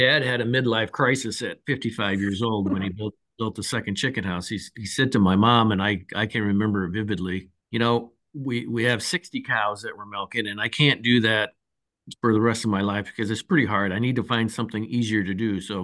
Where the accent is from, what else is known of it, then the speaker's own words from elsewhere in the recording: Sioux Center, Iowa, United States; I'm from Sioux Center, Iowa. So I'm way up in the northwest corner of Iowa.